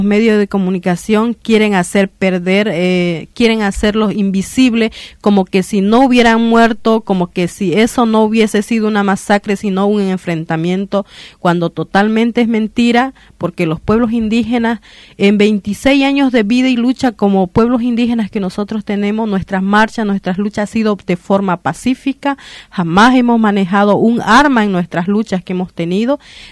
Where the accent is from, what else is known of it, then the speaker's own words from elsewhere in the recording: Pando, Bolivia; de Pando con los pueblos indígenas y campesinos del pueblo Tacana, de donde yo pertenezco. Yo soy del departamento de Pando.